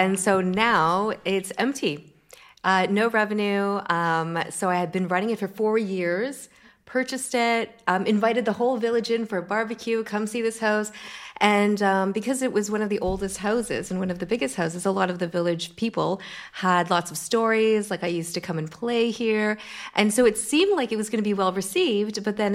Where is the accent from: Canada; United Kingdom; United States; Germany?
Canada; I'm here from Canada